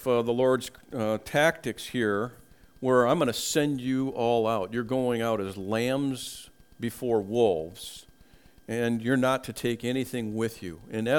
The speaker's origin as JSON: {"language": "English", "region": "Minnesota", "country": "United States", "moved": "yes", "said": "You know, I come from Minnesota, and our greetings are, you know, pretty quick. At least mine were always. You know, when I moved to the South"}